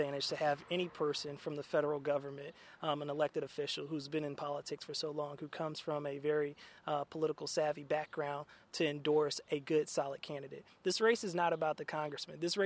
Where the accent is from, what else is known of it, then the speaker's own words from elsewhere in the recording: St. Louis, Missouri, United States; I grew up in North St. Louis. I grew up on Abner and St. Louis Avenue.